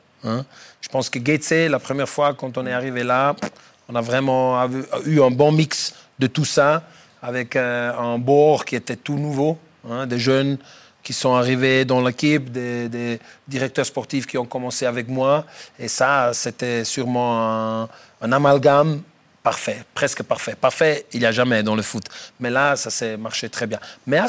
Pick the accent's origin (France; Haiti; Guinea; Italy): Italy; parce que moi, je suis italien